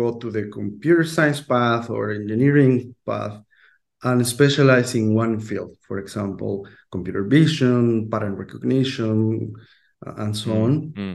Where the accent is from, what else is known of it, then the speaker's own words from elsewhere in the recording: Mexico; moved away as an adult; now in Netherlands; I moved from Mexico to the Netherlands and started studying very concretely AI.